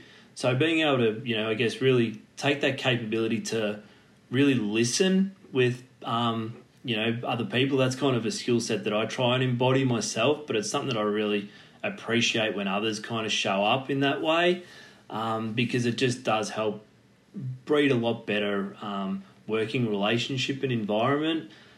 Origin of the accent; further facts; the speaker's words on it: Torquay, Victoria, Australia; I guess growing up in Torquay back down on the Surf Coast